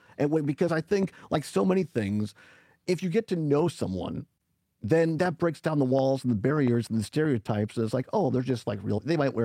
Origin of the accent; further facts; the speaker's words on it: Richland Center, Wisconsin, United States; I mean, I grew up in Richland Center, so I'm a Southwest Wisconsin kid myself, but coming from that rural area